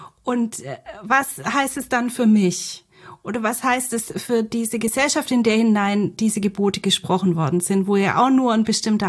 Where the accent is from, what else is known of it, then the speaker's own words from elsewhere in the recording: Baden-Württemberg, Germany; in Bad Boll, in der Nähe, wo ich herkomme